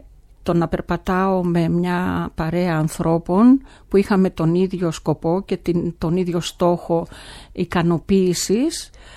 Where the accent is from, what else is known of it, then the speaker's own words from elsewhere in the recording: Karditsa, Thessaly, Greece; born there; γεννήθηκα όπως είπες στην Καρδίτσα, στη μέση του κάμπου.